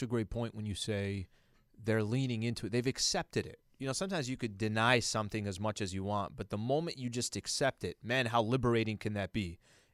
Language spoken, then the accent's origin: English; San Diego, California, United States; I'm somebody that is born and raised in San Diego